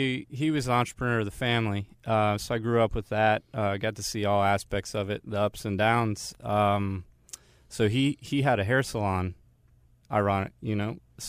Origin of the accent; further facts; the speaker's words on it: Maryland, United States; I grew up in Maryland.